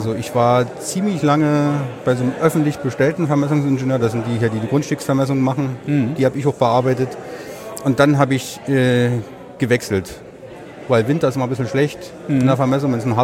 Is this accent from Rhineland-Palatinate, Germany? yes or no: no; Cottbus, Brandenburg, Germany; Ich bin noch nie weggekommen aus Cottbus. Ich bin immer noch Cottbuser.